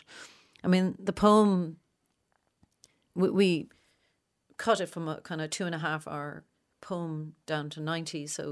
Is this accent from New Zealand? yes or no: no; Ireland; And we just felt like as little Irish people, how, you know, I wasn't trained at this at all.